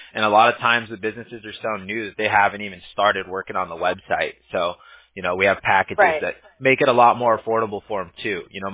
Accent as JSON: {"language": "English", "town": "Huntington Beach", "region": "California", "country": "United States", "tie": "born or raised there", "said": "Oh yeah. That's my hometown."}